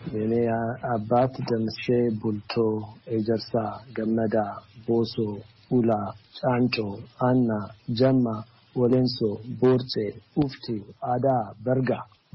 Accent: Addis Ababa, Ethiopia; moved away as an adult; now in United States; አዲስ አበባ ተወልጄ ነው ያደግኩት፣

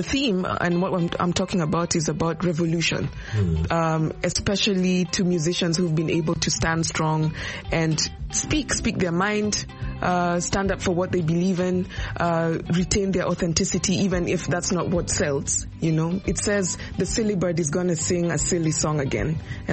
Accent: Nairobi, Kenya; I was brought up in Nairobi, so I'm a very urbanite kind of person.

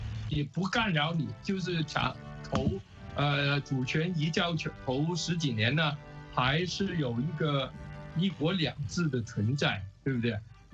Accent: Guangdong, China; 又变成我们广东人说的那种糖水滚糖鱼、黄水滚黄鱼，

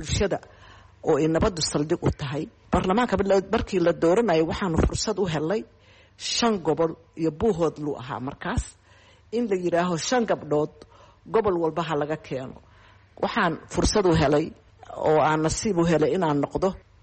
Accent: Bosaso, Puntland, Somalia; born there; also born or lived in Mogadishu; waxaan ku dhashay degmada Boosaaso aynu haddeer joogno.

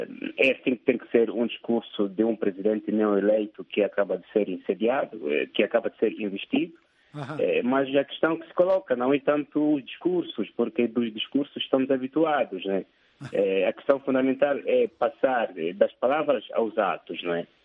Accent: Angola; Eu gosto de me identificar como angolano, sabe?

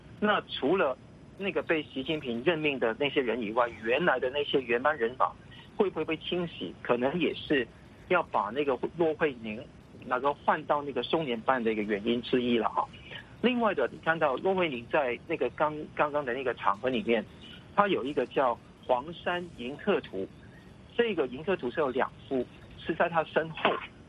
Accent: Hong Kong; 我们香港人愿意接收嘛

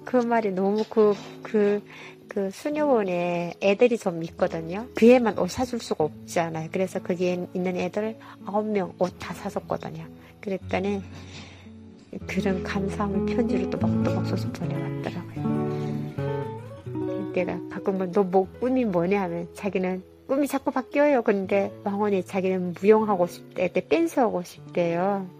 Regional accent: North Korea; now in South Korea; 교회에서 제가 북한 사람이라 하니까

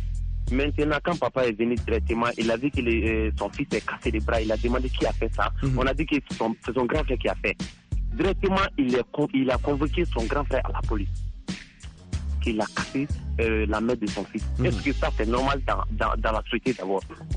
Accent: Sikasso, Mali; Moi, je suis né à Sikasso.

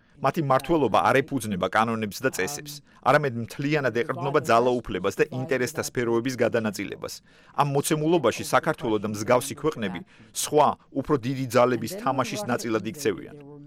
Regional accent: United States; მე ამერიკელი ვარ.

